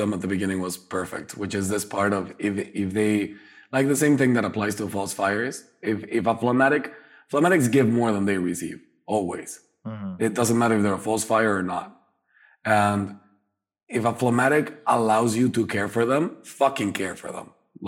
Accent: Mexico; Well, I've experienced this with like phlegmatic friends all of my life growing up in Mexico.

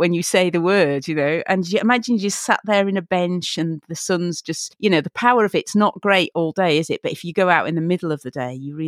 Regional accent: Huddersfield, Yorkshire and the Humber, United Kingdom; I am from Huddersfield in God's own country on the correct side of the Pennines

